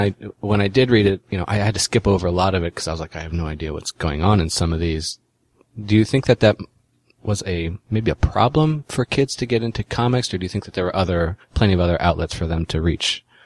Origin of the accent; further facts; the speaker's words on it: Maryland, United States; growing up in Maryland, I wasn't, comics weren't my focus.